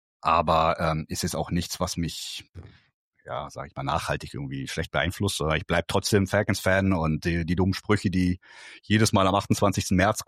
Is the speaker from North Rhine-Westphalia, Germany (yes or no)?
no; Berlin, Germany; ich als Berliner